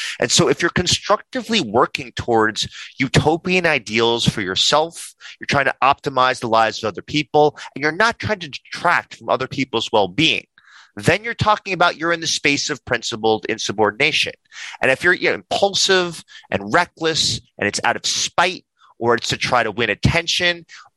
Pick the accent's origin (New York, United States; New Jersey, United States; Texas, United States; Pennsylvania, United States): New York, United States; I am perfectly comfortable. I'm a New Yorker. I can argue with people.